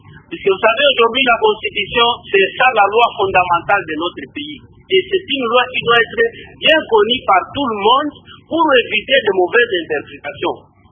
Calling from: Lubumbashi, Haut-Katanga, DR Congo; Ici, chez nous, à Lubumbashi, un peu partout, il y a les Congolais.

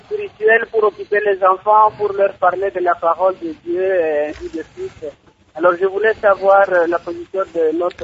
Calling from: North Kivu, DR Congo; ici, chez nous, dans le Nord Kivu, je parle précisément du Grand Nord Kivu

